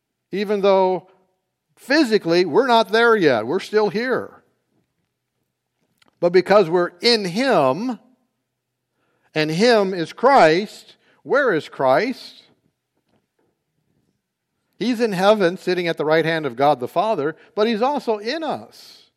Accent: North Carolina, United States; I grew up in Eastern North Carolina amongst Free Will Baptists, and they believe that you can lose it.

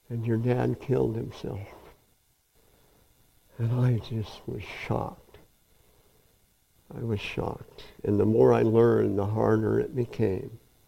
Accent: Napanee, Nebraska, United States; I grew up in Napanee, Nebraska, population 200. The neighboring towns had no more than 1,000 people in them.

